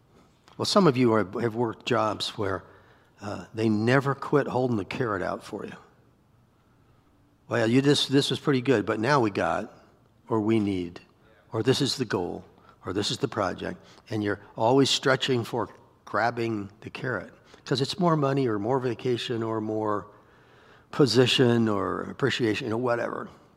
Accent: Iowa, United States; I said, man, I'm from Iowa. None of that stuff's legal there.

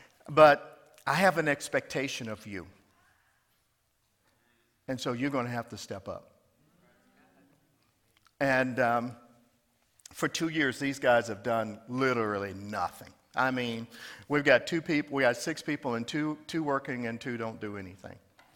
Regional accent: the South, United States; I grew up in the South.

